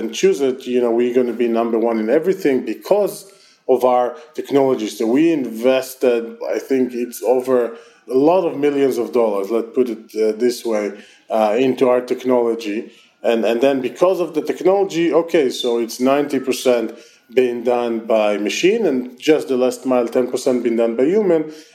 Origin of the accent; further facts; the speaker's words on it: Israel; accent: Israeli; English is a second language; because you hear, for instance, my terrible Israeli accent, right?